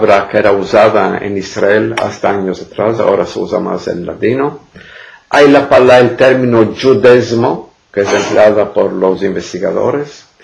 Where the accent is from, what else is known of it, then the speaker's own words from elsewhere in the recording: Izmir, İzmir, Turkey; yo en Izmir, mi ciudad natal, cuando nos demandaban qué lengua estás hablando, qué lengua hablas, nosotros hablamos el español.